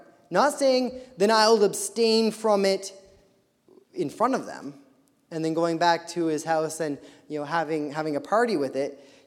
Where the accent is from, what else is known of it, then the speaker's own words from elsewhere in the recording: United States; I'm an ambassador of Christ. I'm an American missionary.